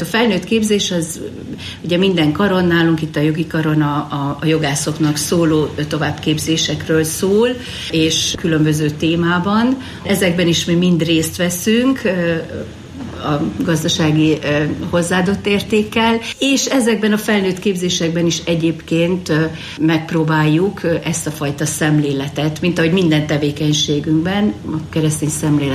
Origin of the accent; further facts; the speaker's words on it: Sátoraljaújhely, Borsod-Abaúj-Zemplén, Hungary; born there; Ugye én Sátoraljóújhelyen születtem, két testvérem van, egy nővérem és egy bátyám